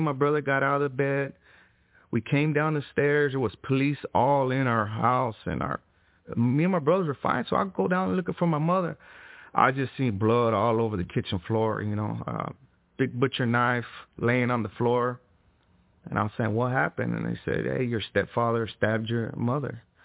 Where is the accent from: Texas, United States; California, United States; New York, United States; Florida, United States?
Texas, United States; Fort Worth; I was born in 77 in Fort Worth, Texas, to a young mother, 16 years old. My father was 18 years old. I was raised by my grandparents off and on.